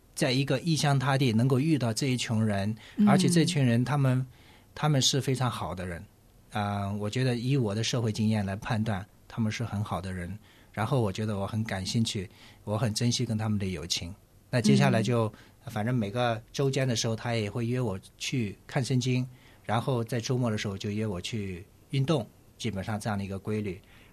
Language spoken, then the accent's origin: Chinese; Xinjiang, China; 对，我是新疆人